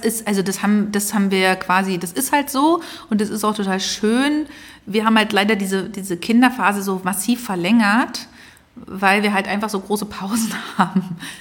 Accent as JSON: {"language": "German", "region": "Berlin", "country": "Germany", "tie": "born or raised there", "said": "wir sind ja beide in Ostberlin aufgewachsen."}